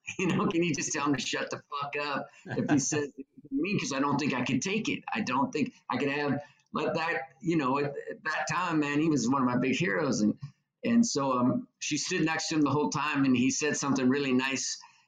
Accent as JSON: {"language": "English", "town": "Reno", "region": "Nevada", "country": "United States", "tie": "born or raised there", "moved": "as an adult", "lives_now": "Oregon, United States", "said": "I lived pretty much till I was 26 in Reno."}